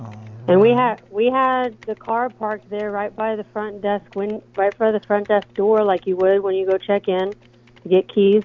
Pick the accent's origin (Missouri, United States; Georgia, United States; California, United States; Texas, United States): Georgia, United States; You know, because we're from Georgia, we're out of state, and we were there to visit family for the holiday.